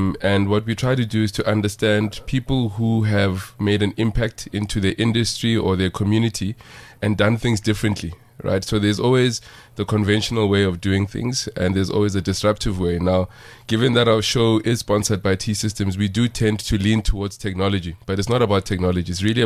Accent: Diepkloof, Gauteng, South Africa; I'm from Diep Kloof myself

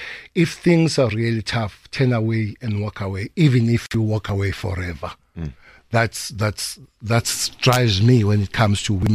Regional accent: South Africa; I'm a South African. I'm a South African.

